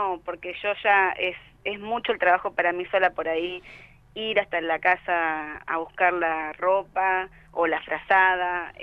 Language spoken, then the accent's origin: Spanish; Viedma, Río Negro, Argentina; Sí, soy de Viedma.